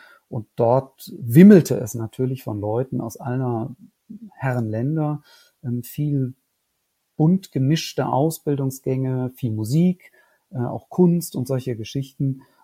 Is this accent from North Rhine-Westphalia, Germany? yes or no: yes; Cologne, North Rhine-Westphalia, Germany; Ich bin gebürtiger Kölner